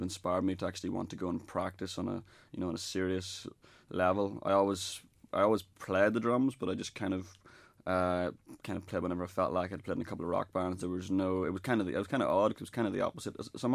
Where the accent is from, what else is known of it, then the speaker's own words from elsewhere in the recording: Northern Ireland, United Kingdom; from the island of Ireland. I'm from Northern Ireland. I have a British passport